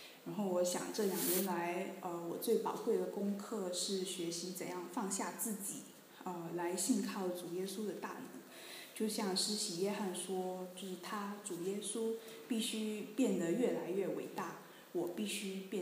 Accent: Singapore; moved away as an adult; now in Basel, Switzerland; 就我来自新加坡，然后我是2011年的时候来瑞士深造，然后我现在在巴塞尔大学生物中心做研究工作，然后我是希望明年的春天可以毕业回国。

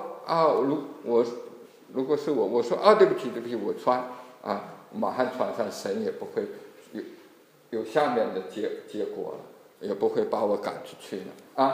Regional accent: Yiwu, Zhejiang, China; 我小的时候，我在义乌出生啊，我老家义乌，我们那个时候宴席呢，也就是晚上摆的啊

